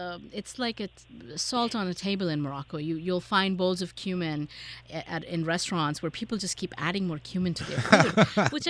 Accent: India; when I was growing up in India

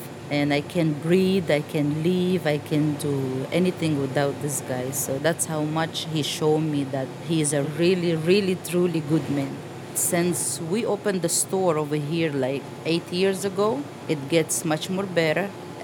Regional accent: Russia; and he's from Egypt and I'm from Russia.

